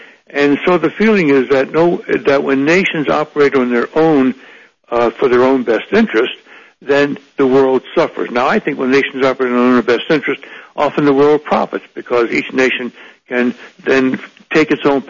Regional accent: United States; But I'm an American. I'm a very a patriotic American, I think.

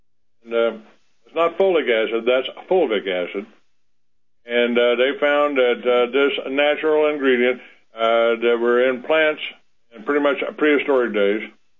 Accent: Fort Worth, Texas, United States; born there; I was born in Fort Worth and I lived in Dallas for a long time, and I'm back in Dallas for the moment.

